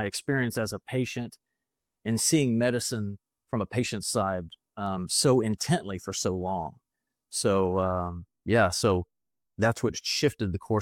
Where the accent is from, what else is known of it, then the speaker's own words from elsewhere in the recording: Baton Rouge, Louisiana, United States; born there; But I was born in Louisiana, Baton Rouge, Louisiana in the States, and pretty normal childhood